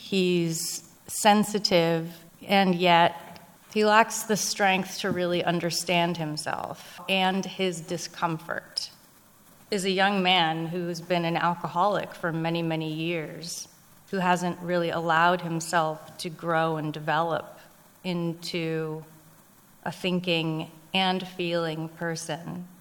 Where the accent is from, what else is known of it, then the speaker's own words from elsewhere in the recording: United States; born there; their common language was English and I was born in America